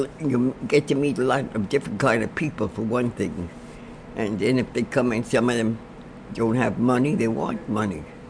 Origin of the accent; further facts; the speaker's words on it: New York City, New York, United States; now in Columbia, United States; I came from New York, from the city of New York. I was a Yankee.